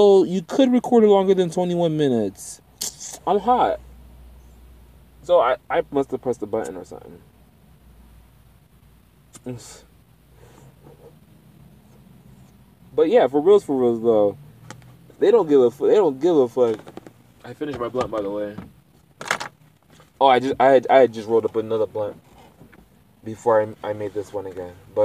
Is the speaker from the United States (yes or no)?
no; Sierra Leone; Because I'm from Sierra Leone.